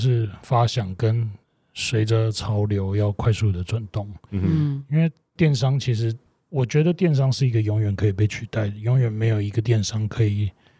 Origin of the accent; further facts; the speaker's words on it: Taiwan; 像我们台湾人吧，华人我们都是被儒家思想的教育